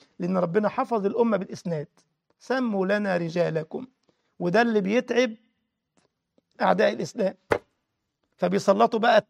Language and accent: Arabic; Egypt; وبعدين هقول لك على حاجة مهمة حدثت عندنا في مصر.